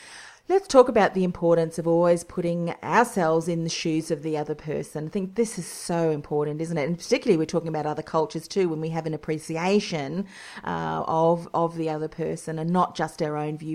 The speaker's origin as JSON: {"language": "English", "country": "New Zealand", "lives_now": "Australia", "said": "And I'm originally from New Zealand too."}